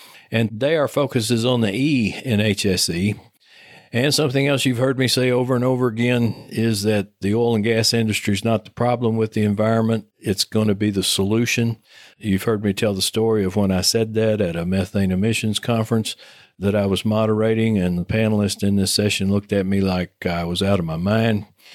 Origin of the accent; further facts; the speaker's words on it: Texas, United States; accent: Texas; You hear that lovely British voiceover come on introducing the show, and then my Texas accent comes on.